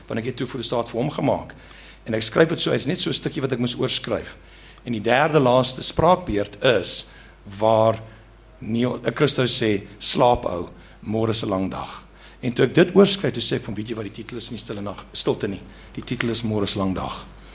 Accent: Eastern Cape, South Africa; ek kom van die Ooskaap, waar ek groot geword

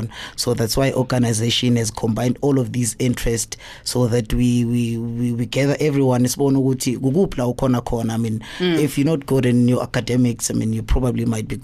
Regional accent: Gauteng, South Africa; I'm from the East Rand, Ward 55.

